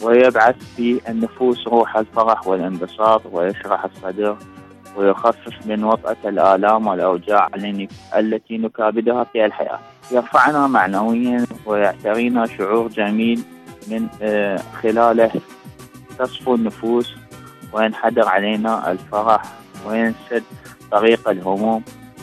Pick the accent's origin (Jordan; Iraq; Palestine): Iraq; من العراق البحر.